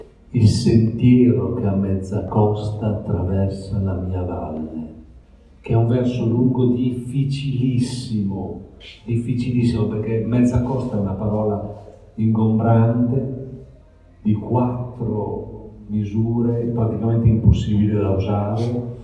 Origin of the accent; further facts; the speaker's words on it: Parma, Emilia-Romagna, Italy; ma non sono piemontese d'altronde, sono di Parma.